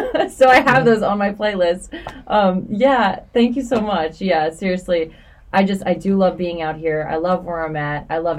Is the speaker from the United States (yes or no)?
yes; Pennsylvania, United States; So it's so much mm-hmm. easier to just say I'm from Philly. But either way, even just 20 minutes outside of the Philadelphia city limits, it's still like pretty quick moving.